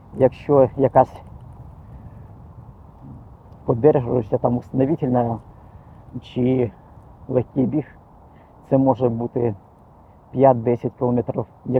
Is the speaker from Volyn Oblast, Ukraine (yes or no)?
no; Pripyat, Kyiv Oblast, Ukraine; Виріс я в Прип'яті і свій спортивний шлях починав теж там.